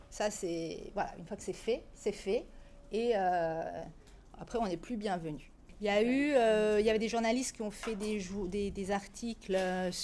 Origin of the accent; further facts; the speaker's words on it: France; now in Dakar, Senegal; Bon, j'ai jamais eu peur parce que je suis française et parce que je sais qu'au Sénégal, ça me donne un statut